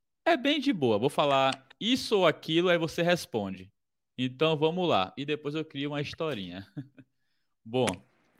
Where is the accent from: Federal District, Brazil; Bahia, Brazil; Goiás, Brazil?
Bahia, Brazil; que eu sou baiano, então a pimentinha é daquele